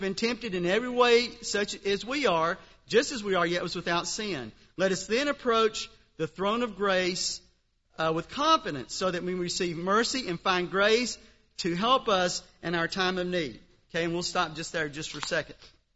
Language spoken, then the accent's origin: English; the South, United States; as we grew up saying in the South, the chickens always come home to roost.